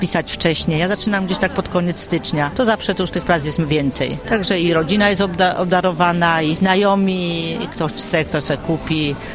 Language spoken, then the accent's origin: Polish; Żagań, Lubusz Voivodeship, Poland; now in Opole Voivodeship, Poland; ona przyjechała ze wschodu do Żagania, bo ja z Żagania pochodzę. No i to przyjechałam z domu, a później przyjechałam z powrotem tutaj na Opolszczyznę